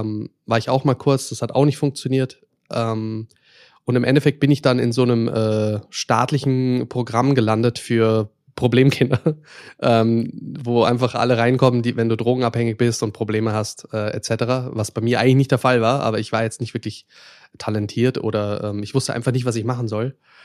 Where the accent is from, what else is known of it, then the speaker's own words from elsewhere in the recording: Saarland, Germany; also born or lived in Mannheim; ich bin ja geboren in Mannheim und ursprünglich aufgewachsen im Saarland. Das heißt, ich konnte auch das Saarländische mal.